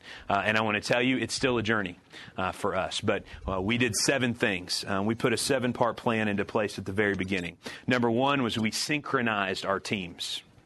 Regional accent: Illinois, United States; again, I'm a small town farm boy from Illinois. There are more members of our church than population of my hometown.

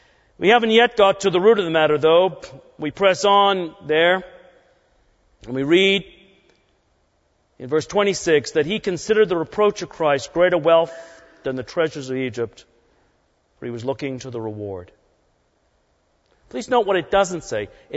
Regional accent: England, United Kingdom; I grew up in England in the late 1950s, early 1960s

